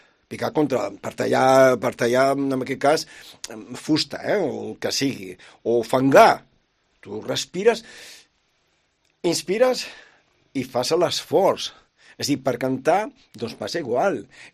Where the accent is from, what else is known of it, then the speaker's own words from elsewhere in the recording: Girona, Catalonia, Spain; Jo vaig néixer a Girona, al barri vell, i aquí és on doncs, em penso marxar també per sempre, no sé, m'encanta Girona, me l'estimo molt, i, bueno, i el barri vell sobretot, bueno, perquè és on he estat sempre, i estic.